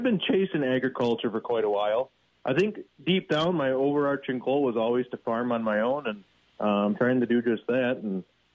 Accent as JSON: {"language": "English", "town": "Bangor", "region": "Wisconsin", "country": "United States", "tie": "born or raised there", "said": "So I grew up in Bangor, small town by La Crosse."}